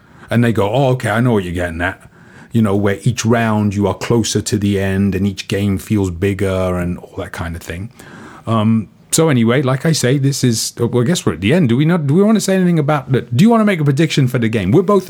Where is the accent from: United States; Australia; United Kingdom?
United Kingdom; England; growing up in England all those years ago, seating for half the people.